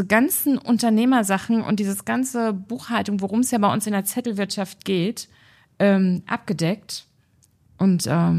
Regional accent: Berlin, Germany; now in Bochum, Germany; Bin ja eigentlich Berliner.

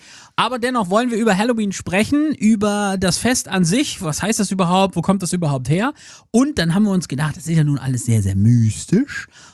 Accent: Lower Saxony, Germany; Ja gut, ich bin Ostfriese

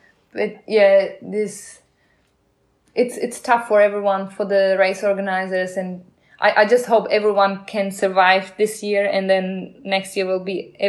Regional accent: Czechia; English is a second language; moved away; So I'm from Czech Republic, and the race is in Slovakia.

